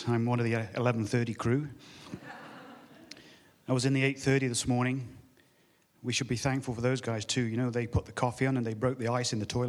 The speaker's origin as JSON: {"language": "English", "region": "England", "country": "United Kingdom", "tie": "born or raised there", "said": "Growing up in England in the 60s and 70s, church was and religion were part of the culture."}